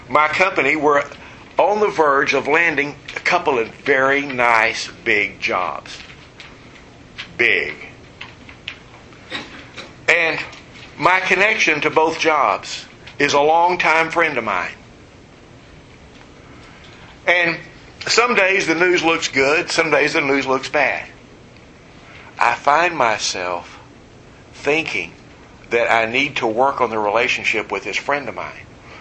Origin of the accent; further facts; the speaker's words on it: Texas, United States; also born or lived in South Louisiana; I grew up in West Texas, but I spent a couple of years in South Louisiana. And all of my neighbors were Catholic. We were about the only Baptist there in the early 60s.